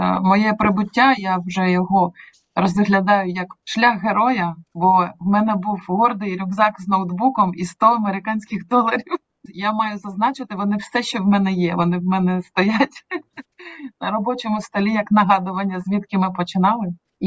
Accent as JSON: {"language": "Ukrainian", "town": "Odesa", "region": "Odesa Oblast", "country": "Ukraine", "also_born_or_lived": "Kyiv", "accent": "Odesa Ukrainian", "said": "як можна почути з мого акценту, я із Одеси. У мене одеська українська. Я прожила 15 років в Києві, і лютому 22-го року я жила з трьома дітьми."}